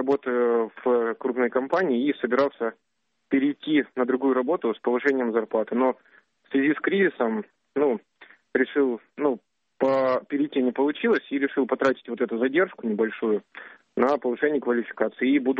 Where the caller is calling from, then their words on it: Irkutsk, Irkutsk Oblast, Russia; я звоню из Иркутска.